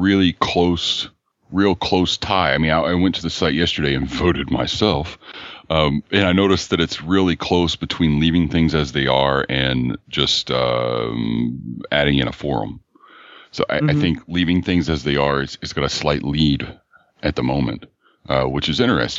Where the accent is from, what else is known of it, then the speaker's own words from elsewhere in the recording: the South, United States; I'm from the South.